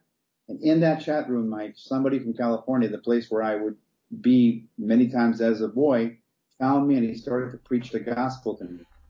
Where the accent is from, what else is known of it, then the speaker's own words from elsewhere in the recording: Israel; first language Hebrew; English is a second language; my English, because I would travel from Israel to America back and forth as a child. But again, my mother tongue is Hebrew.